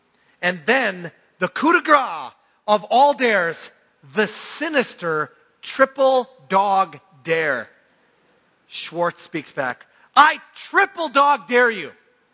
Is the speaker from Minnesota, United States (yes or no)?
yes; Minnesota, United States; this reminds me of much of my hometown. Really, this is the way it was in northern Minnesota, mining town.